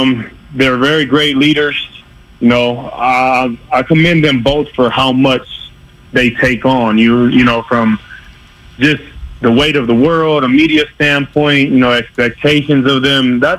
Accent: Oakland, California, United States; I mean, I'm a Warriors fan, man. I'm from Oakland.

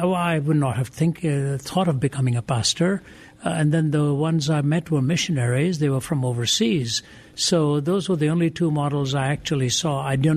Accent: India; now in Canada; we used to be introduced as two Indian natives who have arrived here in Canada whenever we were introduced in church.

